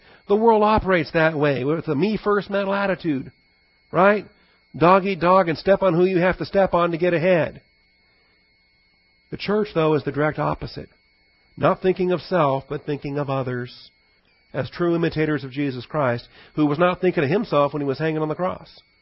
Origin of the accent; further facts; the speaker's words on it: Seattle, Washington, United States; I didn't have y'all when I grew up in Seattle, Washington. It wasn't a part of our vocabulary. Came down here